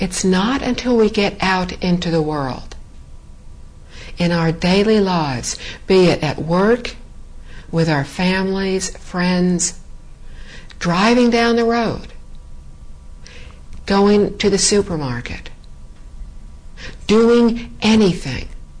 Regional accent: United States; I am from the United States.

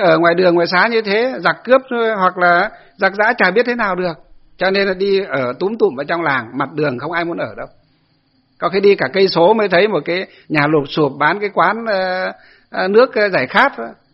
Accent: Ba Hàng Đồi, Hòa Bình, Vietnam; dọc từ trên sân Tây xuống dưới quê tôi Ba Hàng Đồi

